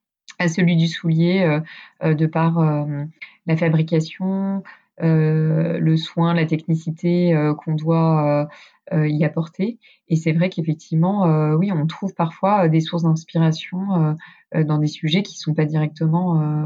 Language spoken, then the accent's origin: French; Paris, Île-de-France, France; comme je suis parisienne, la nature, elle n'est pas forcément au bout de la rue